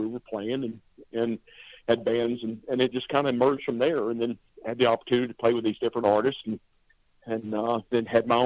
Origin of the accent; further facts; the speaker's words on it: North Carolina, United States; And actually, I was raised in North Carolina, and I was playing in this bar.